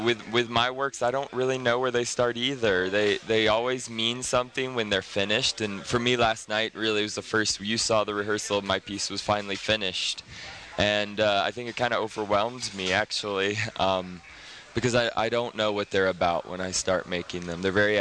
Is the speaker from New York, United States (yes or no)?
no; Santa Fe, New Mexico, United States; I love Santa Fe, this is my hometown, and I'm going to continue to build dance here